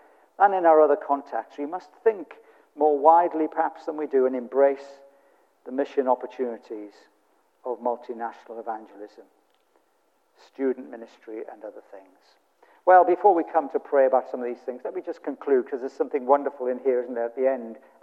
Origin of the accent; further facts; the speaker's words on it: United Kingdom; I love Great Britain. I love being British.